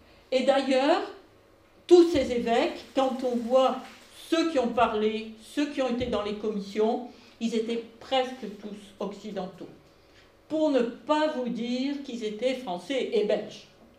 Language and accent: French; France; j'étais obligée d'écrire au début de ma thèse que j'avais écrit en français de France, parce que c'était ma langue maternelle